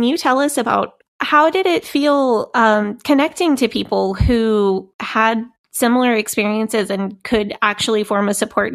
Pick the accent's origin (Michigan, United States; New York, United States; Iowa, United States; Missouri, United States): Missouri, United States; St. Louis; Because I grew up in the St. Louis area. That's an easy half-day drive from Agape.